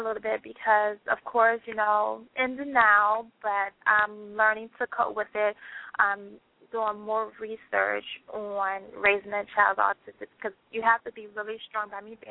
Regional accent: Washington, District of Columbia, United States; And growing up, I grew up in Washington, D.C.

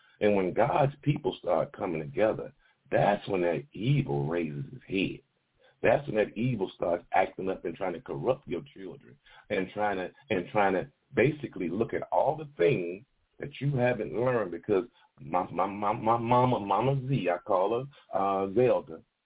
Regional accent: United States; So, and I say our because it's we. I'm an American.

